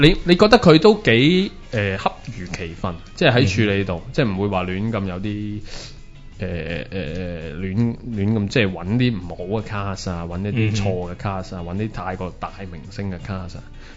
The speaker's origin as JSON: {"language": "Cantonese", "country": "Hong Kong", "said": "可能我哋香港人卅零歲真係好愁除啊咁。"}